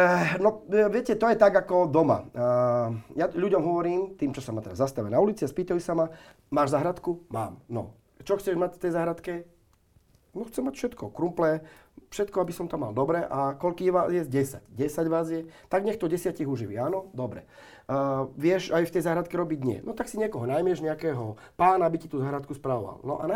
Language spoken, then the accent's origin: Slovak; Halič, Banská Bystrica Region, Slovakia; ja sa dávno vyjadrujem v mojej rodnej dedine v Haliči.